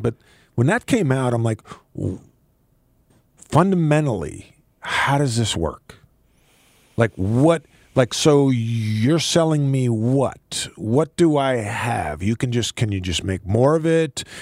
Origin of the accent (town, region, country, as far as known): New York, United States; born or raised there